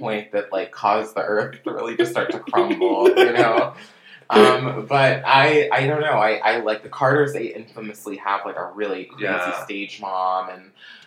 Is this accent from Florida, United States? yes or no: yes; Eustis, Florida, United States; I grew up in Eustace.